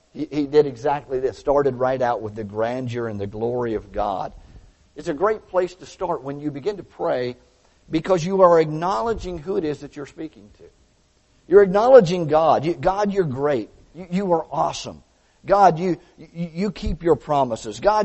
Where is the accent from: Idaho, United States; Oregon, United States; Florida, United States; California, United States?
Florida, United States; Tampa; I can remember growing up in Tampa